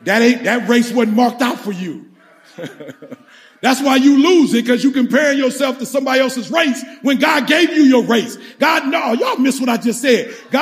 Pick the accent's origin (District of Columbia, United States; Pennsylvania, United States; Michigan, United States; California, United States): Michigan, United States; Detroit; I grew up in Detroit. Everybody was doing it. The more you could debate, the sweeter you were.